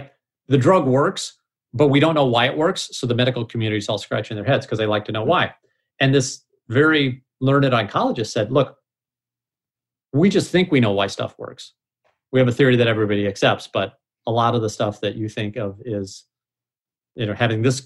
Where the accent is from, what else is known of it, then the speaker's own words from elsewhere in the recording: Missouri, United States; now in California, United States; And they will confess because they know I'm from Missouri. Missouri's a red state.